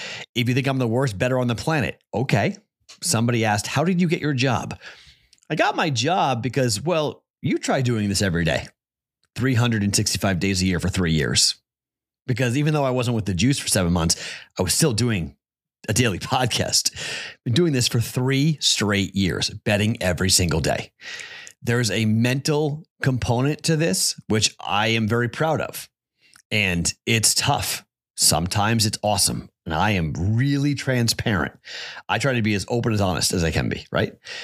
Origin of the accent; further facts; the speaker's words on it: Andover, Massachusetts, United States; I am from Andover, Massachusetts. My brother went and played baseball at Merrimack.